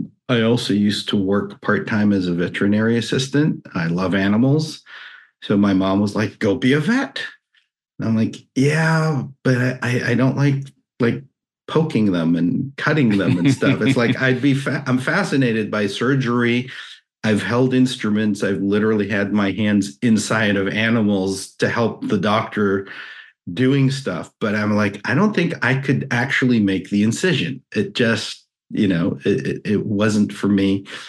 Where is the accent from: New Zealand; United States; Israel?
Israel; I grew up in Israel. I'm from there.